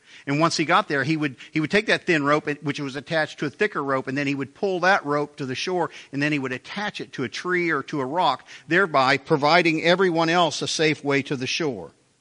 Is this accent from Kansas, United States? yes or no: yes; Haysville, Kansas, United States; growing up in the Methodist Church in Haysville, Kansas, I remember sitting there as a kid